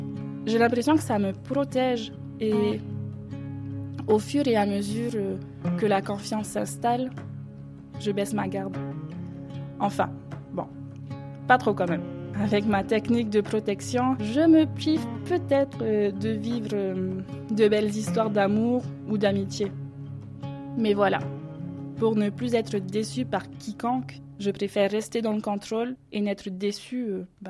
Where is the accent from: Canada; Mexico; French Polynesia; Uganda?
French Polynesia; Windward Islands; J'ai grandi à Tahiti, l'île principale de la Polynésie française. Chez nous, on roule les airs.